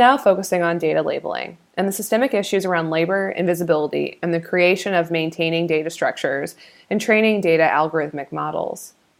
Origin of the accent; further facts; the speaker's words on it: United States; now in Berlin, Germany; I say this to you as an American based in Berlin